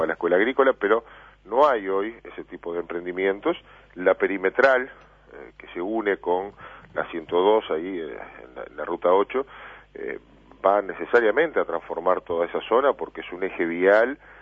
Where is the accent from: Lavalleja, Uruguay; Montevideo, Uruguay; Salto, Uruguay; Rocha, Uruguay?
Montevideo, Uruguay; como montevideano prefiero que esté en Montevideo.